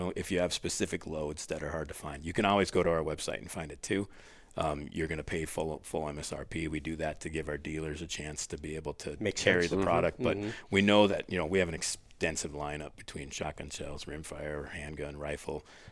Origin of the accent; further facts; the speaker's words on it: Minnesota, United States; I grew up in Minnesota. I've lived here.